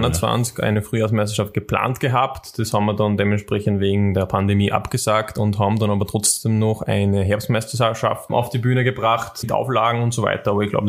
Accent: Schwertberg, Upper Austria, Austria; und in Schwertberg, also in meiner Heimatstadt.

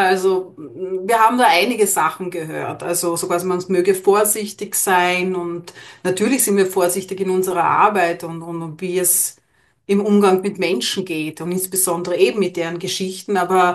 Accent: Vienna, Austria; wir sind in Wien geboren und mit dem Aufwachsen in Wien

